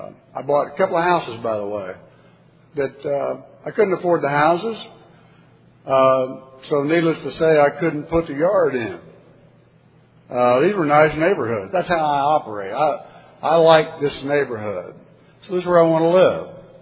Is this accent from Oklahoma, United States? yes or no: yes; Oklahoma City, Oklahoma, United States; I grew up outside in Oklahoma City.